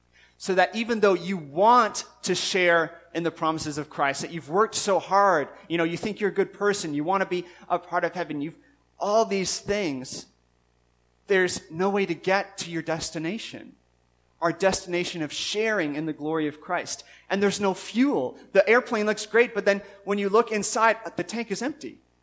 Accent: Newfoundland and Labrador, Canada; moved away; See, when we moved, I grew up in Newfoundland, and when we first moved away, it was hard for me.

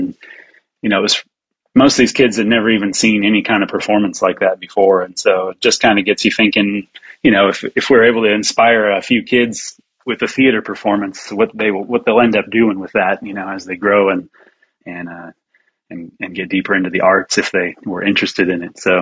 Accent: Long Beach, California, United States; And then I bounced down to California for a little bit, cause I grew up down there in Long Beach.

